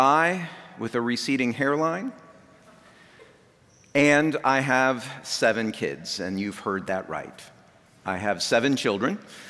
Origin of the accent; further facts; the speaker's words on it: St. Louis, Missouri, United States; I grew up in St. Louis. I met my wife in St. Louis. We're both from St. Louis.